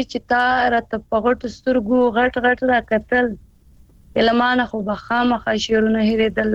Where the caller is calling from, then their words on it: Quetta, Balochistan, Pakistan; زکوټ نه بلوچستان